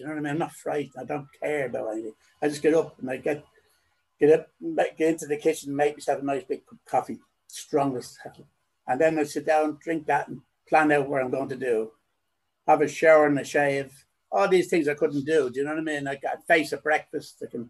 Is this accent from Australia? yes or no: no; Dublin, Leinster, Ireland; born there; I was born in Dublin, and But anyway, four kids were born Drumcondra.